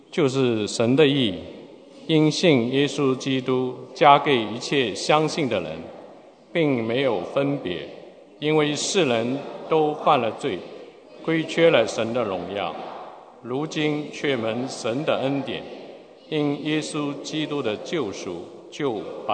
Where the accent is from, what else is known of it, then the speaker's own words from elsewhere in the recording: China; 那如果在座的跟我一样差不多年龄在中国长大的话